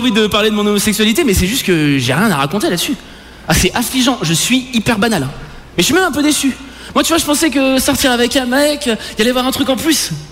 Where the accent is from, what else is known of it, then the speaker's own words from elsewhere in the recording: France; J'ai 28 ans, je suis français, gaucher, homo, j'ai la barbe rousse.